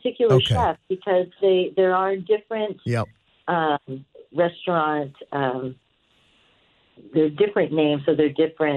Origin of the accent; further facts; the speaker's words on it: Torrance, California, United States; This location, I grew up in the South Bay of Torrance.